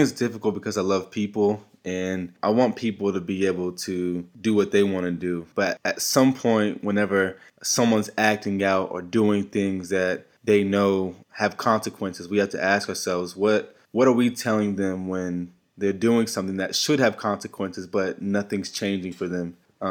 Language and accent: English; Plano, Texas, United States; I'm originally from Plano, Texas.